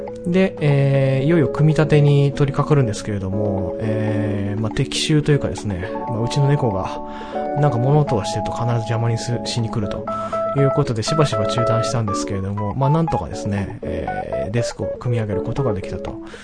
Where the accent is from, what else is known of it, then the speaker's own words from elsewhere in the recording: Chiba, Japan; 地元千葉の幕張のですね